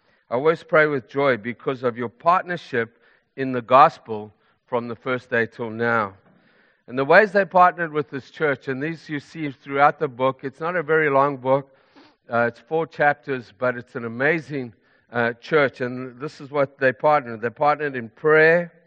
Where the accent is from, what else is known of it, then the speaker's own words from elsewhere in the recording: Zimbabwe; I'm from Zimbabwe, to take a team into Zimbabwe again